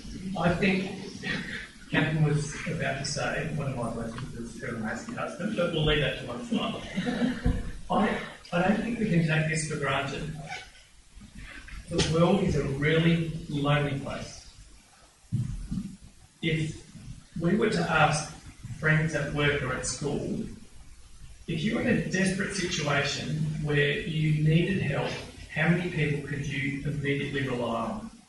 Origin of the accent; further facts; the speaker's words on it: Philadelphia, Pennsylvania, United States; oh, hello, brother, I'm out of my park, I'm a Philadelphian, and we'll get a roof over our head.